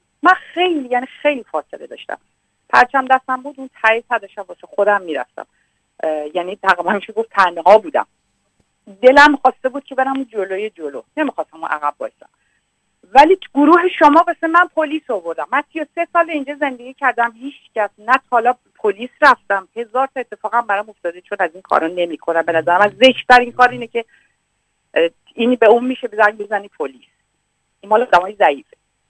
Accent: Tehran, Tehran Province, Iran; من بچه تهرانم، پدرم هم بچه تهرانی، شناسنامش همه چیش هست

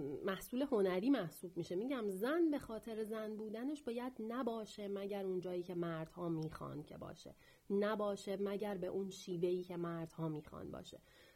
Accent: Iran; ولی خب ما به عنوان یک ایرانی میدونیم

